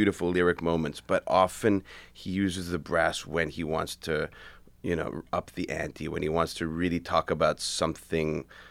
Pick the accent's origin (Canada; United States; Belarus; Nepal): Canada; I'm Canadian.